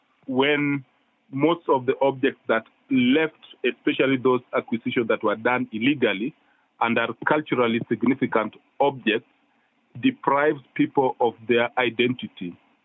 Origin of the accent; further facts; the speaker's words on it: Kenya; but me as a Kenyan